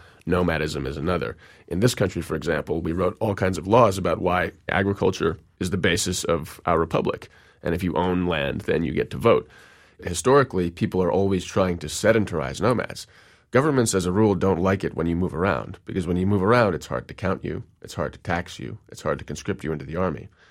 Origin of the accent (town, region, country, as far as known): New York City, New York, United States; born or raised there